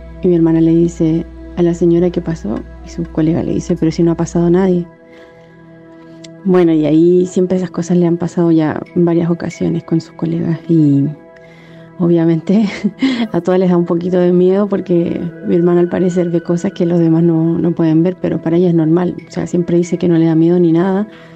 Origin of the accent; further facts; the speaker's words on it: Chile; now in Germany; soy de Chile, pero los escucho aquí desde Alemania todos los días en el trabajo.